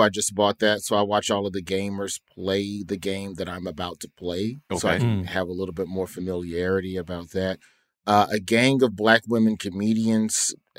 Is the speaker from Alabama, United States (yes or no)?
yes; Alabama, United States; I'm from Alabama. So that's like the soundtrack of my childhood, bro.